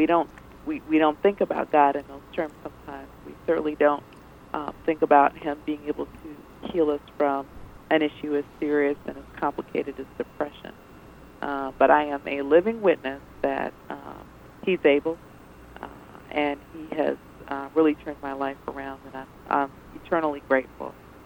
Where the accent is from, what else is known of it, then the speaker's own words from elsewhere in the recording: Montreal, Quebec, Canada; I grew up in Montreal, Canada, so I'm a Canadian by birth.